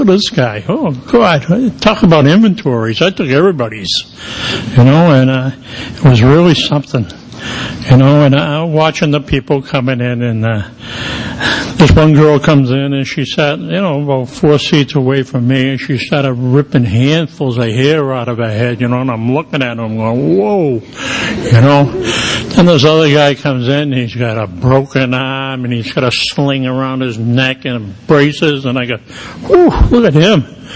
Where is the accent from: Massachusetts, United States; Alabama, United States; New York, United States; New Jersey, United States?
Massachusetts, United States; Boston; now in Florida, United States; And as you can tell, I talk funny. I'm from Boston, you know, and that's where I got sober.